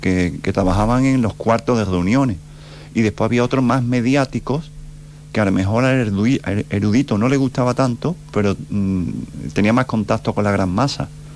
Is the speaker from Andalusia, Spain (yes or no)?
yes; Algeciras, Andalusia, Spain; de cantar en Algeciras. Y como siempre, pues la verdad que muy contento con mi tierra